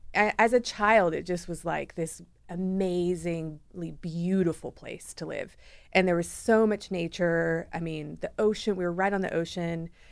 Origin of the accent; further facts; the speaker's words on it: Scotland, United Kingdom; we grew up in Scotland. I have two siblings. My parents were there because of oil.